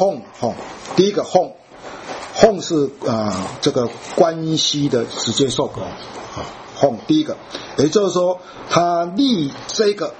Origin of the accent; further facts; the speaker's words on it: China; 我们中国人很喜欢说啊，一个长官他在上台讲话